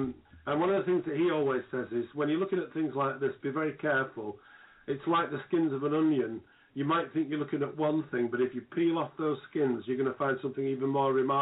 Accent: England, United Kingdom; Well, of course, as an Englishman, I don't feel fit to comment on that.

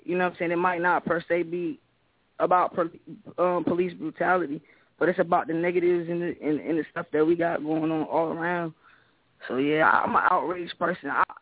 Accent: New York, United States; For the fact that I'm from New York and I still haven't had an opportunity to do a show where I'm actually from yet.

